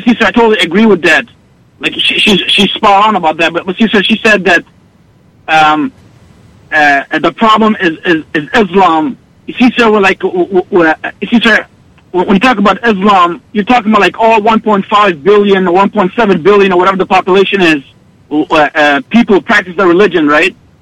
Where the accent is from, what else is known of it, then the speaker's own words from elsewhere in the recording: Ontario, Canada; I'm from Ontario.